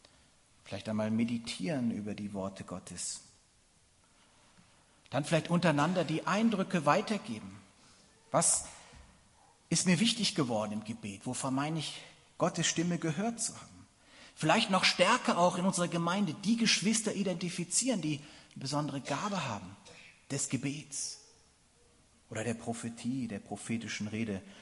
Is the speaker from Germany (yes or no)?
yes; Germany; Ich glaube, wir sind noch nicht bereit. Wir sind ja Deutsche.